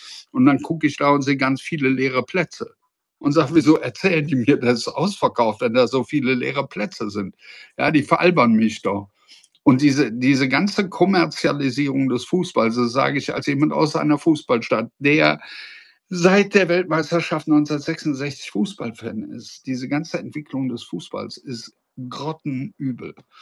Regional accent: Rhineland, Germany; Ich bin kein Deutscher, ich bin Rheinländer.

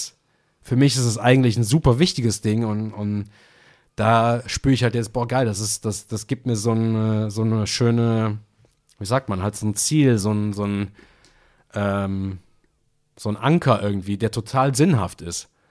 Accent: Philippines; also born or lived in Germany; wenn ich als Pinoy sage, ey, da ist eine krasse Katastrophe gerade in meinem Heimatland, in meinem anderen Heimatland

